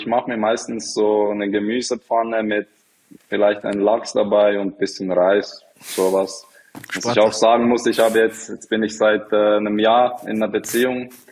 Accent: Bern, Switzerland; ich bin in der Stadt aufgewachsen, in Bern.

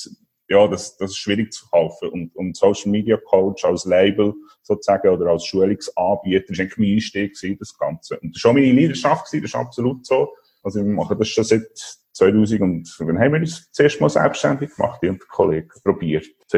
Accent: Solothurn, Switzerland; also born or lived in Basel / Copenhagen; now in Portugal; Als Solothurner, da ist über Basel auf Kopenhagen und dann hier auf Portugal, genau.

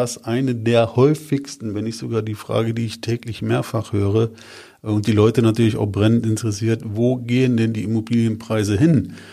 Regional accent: Brüggen, North Rhine-Westphalia, Germany; ich bin aus Brüggen

